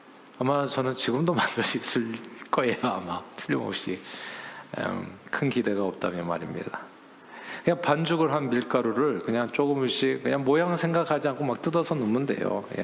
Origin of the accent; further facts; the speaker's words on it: South Korea; 저희 아버님 사업이 부도가 나는 바람에 저희 식구는 모두 서울 근교의 방 한 칸짜리에서